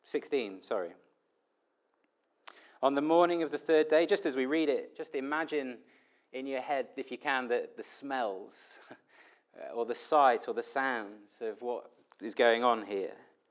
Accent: United Kingdom; as you do as a Brit, you see a crowd

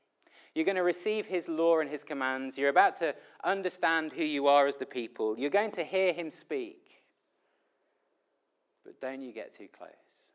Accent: United Kingdom; as you do as a Brit, you see a crowd

